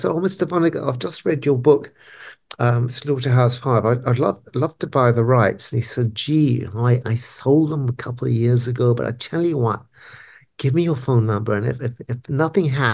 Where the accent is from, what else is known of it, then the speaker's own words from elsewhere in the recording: Brighton, South East England, United Kingdom; set in my hometown of Brighton, my home city of Brighton, where I grew up.